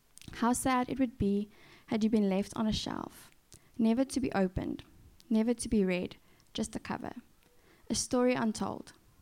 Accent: South Africa; I'm from South Africa, as you already know. And basically, my mom's Chinese and my dad's Afrikaans

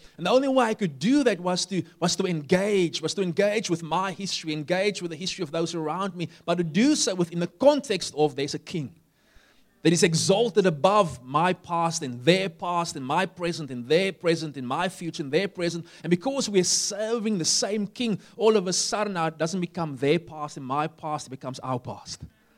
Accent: Upington, Northern Cape, South Africa; And where I grew up in Uppington, you had roads.

